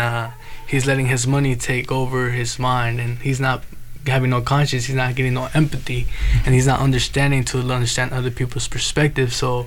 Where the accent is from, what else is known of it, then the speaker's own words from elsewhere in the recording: Portland, Oregon, United States; I'm from Northeast Portland. Grew up on Cully Boulevard and Killingsworth Street